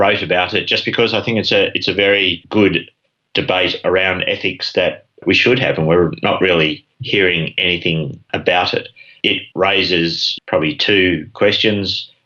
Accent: Australia; So as an Australian or the Australian government or Australian advocates, this is about as hard an ethical issue as you can get.

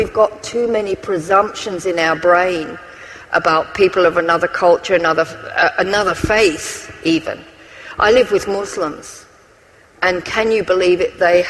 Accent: Australia; As an Australian

